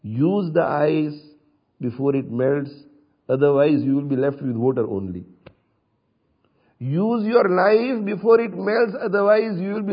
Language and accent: English; India; Because I was born in India in a village, and I grew up in India in a village